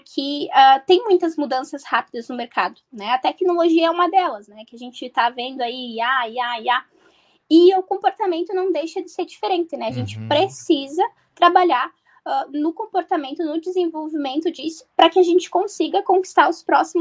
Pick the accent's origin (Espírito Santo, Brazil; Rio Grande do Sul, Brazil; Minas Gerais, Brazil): Rio Grande do Sul, Brazil; Lagoa Vermelha; now in Caxias do Sul, Brazil; eu sou conterrânea de Lagoa Vermelha, né? Então, natural é de Lagoa Vermelha, porém hoje eu resido aqui em Caxias do Sul.